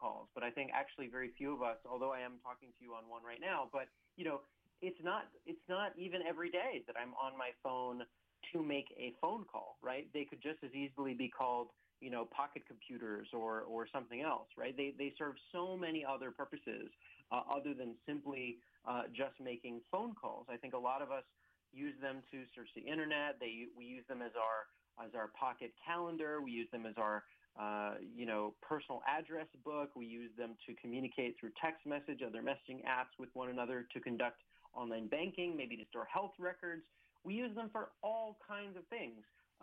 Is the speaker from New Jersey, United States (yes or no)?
no; California, United States; In my home state of California, for example